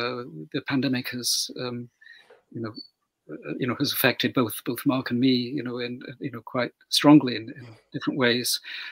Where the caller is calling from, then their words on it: Keyworth, East Midlands, United Kingdom; I'm speaking from Keyworth near Nottingham in the English Midlands, relatively quiet part of the Midlands